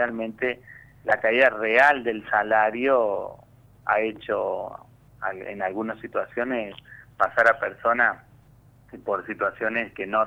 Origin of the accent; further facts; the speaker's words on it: Argentina; como todo argentino creo que desea la esperanza